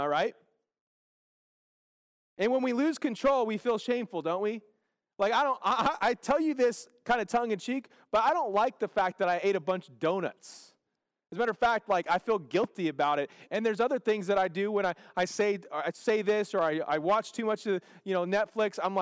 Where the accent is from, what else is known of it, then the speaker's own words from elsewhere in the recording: Bakersfield, California, United States; You might catch me on a hot Cheeto day because I am from Bakersfield. I am Hispanic, so give me some hot Cheetos and some Pepsi.